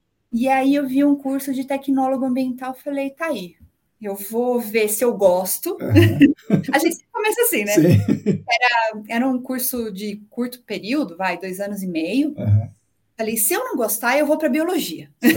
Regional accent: Santo André, São Paulo, Brazil; Bom, eu nasci e cresci em Santo André, região do Grande ABC, aqui de São Paulo.

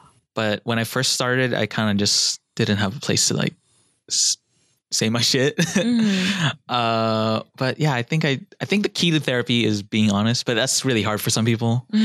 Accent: Philippines; But basically, you know, I am Filipino and a lot of Filipino parents like abuse their kid

